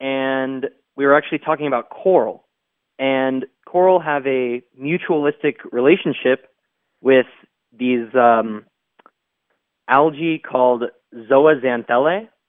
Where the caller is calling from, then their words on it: Prescott, Arizona, United States; I'm calling from Prescott, Arizona.